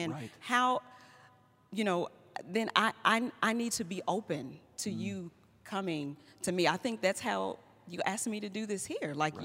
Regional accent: Dallas, Texas, United States; I grew up in Oak Cliff, and so to me, everybody was there.

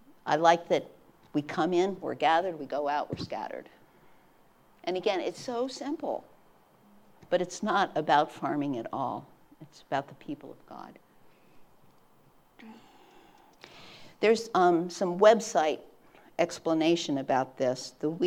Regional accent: Orrville, Ohio, United States; I grew up in Orrville, Ohio, which is about 3 hours from here. It's the home of Smucker's Jelly. It's in some of the best farmland ever in Ohio.

